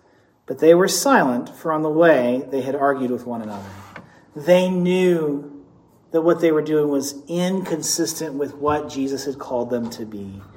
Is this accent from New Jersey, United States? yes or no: no; Texas, United States; You know, I grew up in Deep East Texas and, you know, great Confederate country.